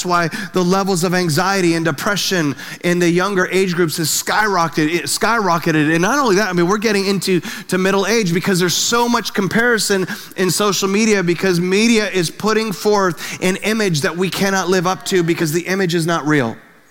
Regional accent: Milford, United States; I grew up in Milford.

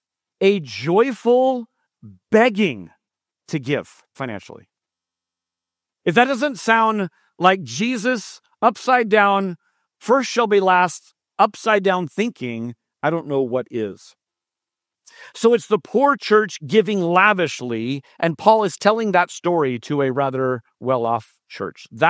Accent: San Jose, California, United States; I'm born and raised in San Jose. This is my hometown.

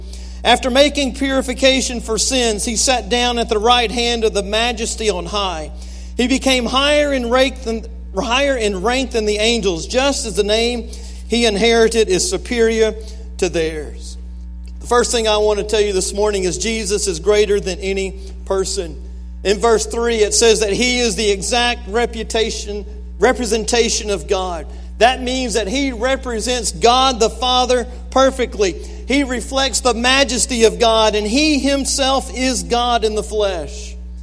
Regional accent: Alabama, United States; I grew up in Alabama.

